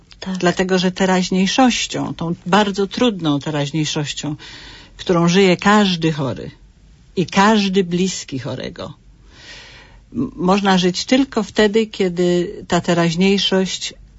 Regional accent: Poznań, Greater Poland Voivodeship, Poland; Więc przede wszystkim jestem poznanianką z Jeżyc.

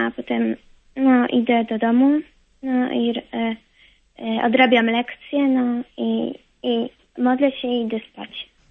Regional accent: Gdańsk, Pomeranian Voivodeship, Poland; Jestem z Gdańska, ale teraz obecnie trenuję w Toruniu na lodowisku Tortor, łyżwiarstwo figurowe.

